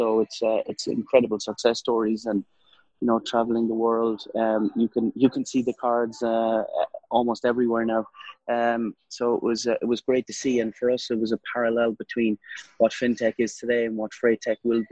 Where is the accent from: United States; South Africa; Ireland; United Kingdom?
Ireland; So I'm actually from Ireland originally, but we set up the business in the UK back in 2014.